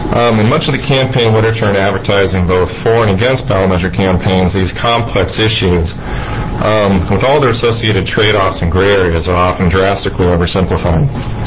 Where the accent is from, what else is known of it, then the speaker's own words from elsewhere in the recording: Silverton, Oregon, United States; now in Eugene, United States; I currently live in Eugene, Oregon. I was raised in Silverton, Oregon.